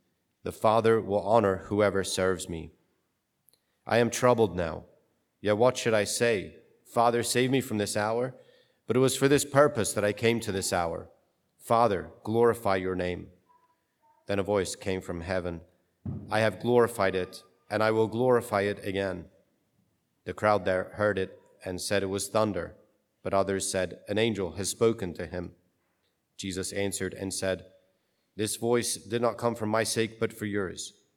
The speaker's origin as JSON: {"language": "English", "country": "Ireland", "said": "I'm Irish, happy St. Patrick's Day, okay?"}